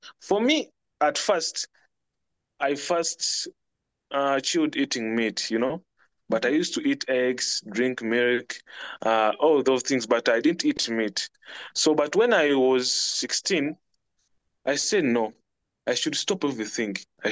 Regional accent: Entebbe, Central Region, Uganda; from Uganda, basically from Entebbe. For those who have visited Uganda, they know Entebbe because this is where our airport is.

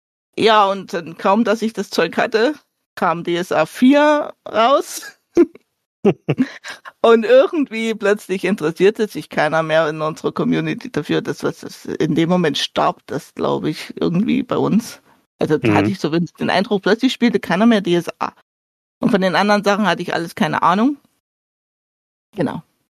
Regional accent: Ingolstadt, Bavaria, Germany; Genau, und da war bei uns in Ingolstadt immer diese GhostCon. Die hat der Max von den Kerkerkumpels schon mal erwähnt. Da dachte ich, hui. Genau. Die war mehrere Male im Jahr im Jugendzentrum in Ingolstadt und für mich war das total super.

